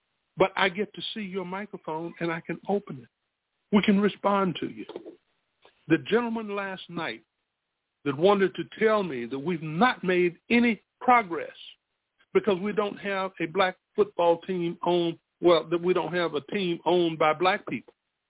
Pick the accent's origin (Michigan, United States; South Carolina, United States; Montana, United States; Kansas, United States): South Carolina, United States; Spartanburg; born there; I was born in the Spartanburg Regional Colored Hospital. We couldn't go to the white hospital.